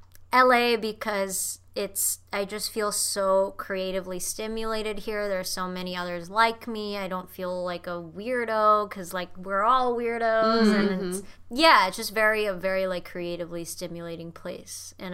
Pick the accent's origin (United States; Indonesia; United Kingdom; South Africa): Indonesia; because I grew up, I was born and raised in Indonesia, right?